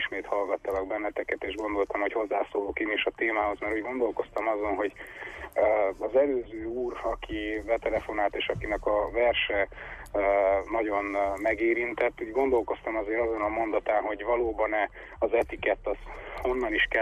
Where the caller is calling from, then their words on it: Alsórákos, Brașov County, Romania; Alsórákosról vagyok